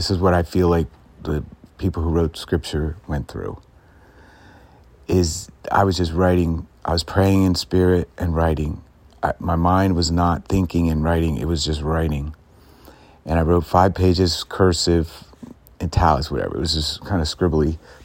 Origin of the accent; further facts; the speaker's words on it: New Jersey, United States; People, you know, thought we were, you know, kind of come in and be weird because we're from New Jersey and all that.